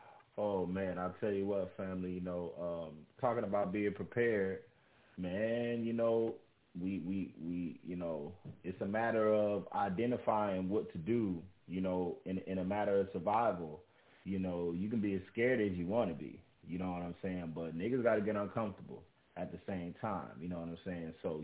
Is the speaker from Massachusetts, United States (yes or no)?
no; Long Beach, California, United States; I remember growing up in Long Beach in Los Angeles County. I remember being in earthquakes.